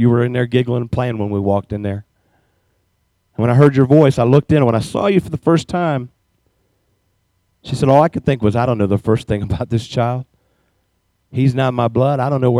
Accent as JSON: {"language": "English", "region": "Maryland", "country": "United States", "tie": "born there", "said": "And the minute I was born, I was placed immediately into an orphanage in Western Maryland."}